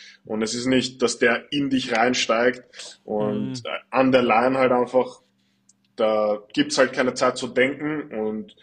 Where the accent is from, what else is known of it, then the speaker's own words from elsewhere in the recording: Vienna, Austria; Woher bist du eigentlich? Und ich so, ja, Österreich, Bruder, weißt du? Und er so, ja, aber wo? So, sag mal deine Stadt. Ich so, Wien.